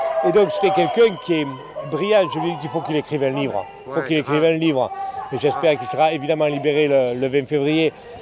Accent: France; nous, en tant que Français, de quoi on va se mêler?

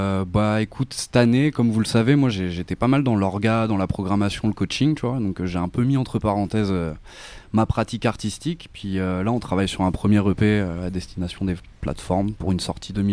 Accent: Marseille, Provence-Alpes-Côte d'Azur, France; Je suis de la Belle de Mai, frérot.

